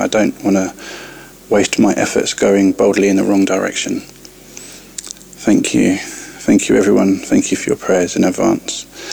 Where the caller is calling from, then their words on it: London, United Kingdom; I'm calling in from London in the UK.